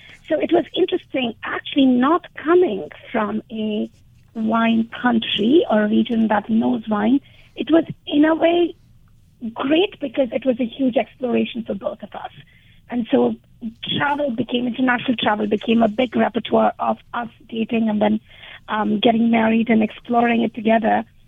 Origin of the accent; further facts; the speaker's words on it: India; now in United States; we were born and raised in India. We met in Berkeley, and we've traveled a lot around the world